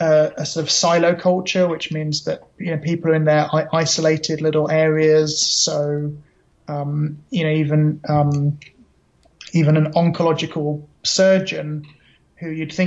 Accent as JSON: {"language": "English", "region": "England", "country": "United Kingdom", "said": "as you said, I'm from England."}